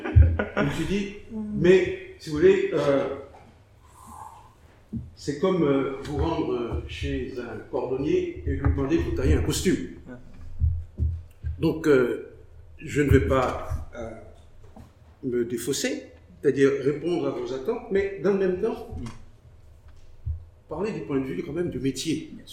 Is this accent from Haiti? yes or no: yes; Haiti; quand on est haïtien, c'est tous les jours Vertière